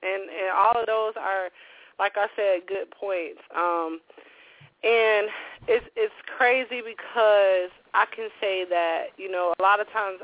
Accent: Palmetto, United States; I'm from Palmetto. Like, I grew up in Palmetto on 26th Street

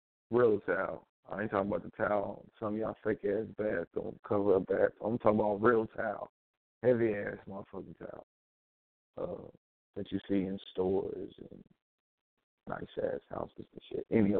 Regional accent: Kansas City, Missouri, United States; from my hometown, Kansas City, Missouri.

